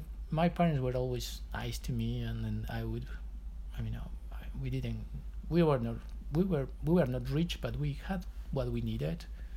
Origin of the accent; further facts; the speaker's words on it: Mollendo, Arequipa, Peru; I grew up in Peru, in a small town called Mollendo. I lived there until I was 16, when I left to go to college to a bigger city in South Peru as well.